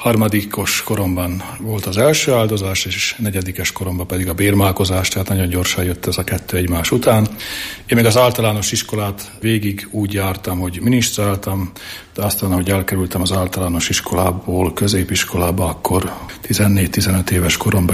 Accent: Nitra, Nitra Region, Slovakia; born or raised there

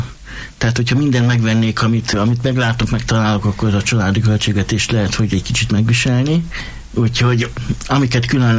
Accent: Miskolc, Borsod-Abaúj-Zemplén, Hungary; Ugye itt születtem, itt jártam iskoláimat, munkahelyeim is mindig itt voltak, tehát minden ide köt Miskolchoz.

